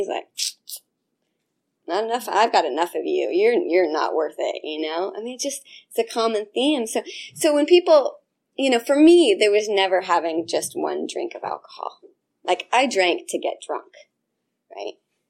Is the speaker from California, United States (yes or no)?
yes; Berkeley, California, United States; now in Agoura Hills, United States; So I started drinking when I was about 12 years old. I grew up in Berkeley, and I got sent to live in Agoura Hills in Southern California.